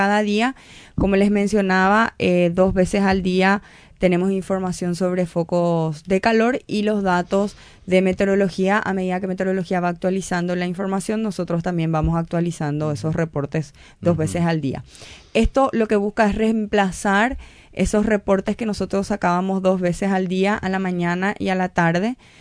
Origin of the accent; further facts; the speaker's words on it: Itapúa, Paraguay; yo conste que soy de Itapúa, ¿verdad? Yo soy de Itapúa, que es una zona húmeda